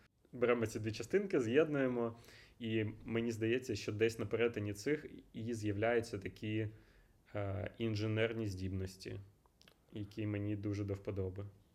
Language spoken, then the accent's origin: Ukrainian; Kyiv, Ukraine; Я з Києва і зараз знаходжусь в Києві.